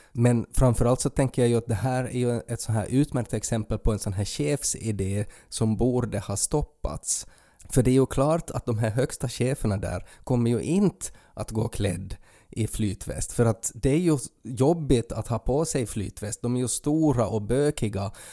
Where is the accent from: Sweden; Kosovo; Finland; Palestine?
Finland; Ostrobothnia; gör man det i Sverige så då är det sådär, då blir man exotifierad som österbottning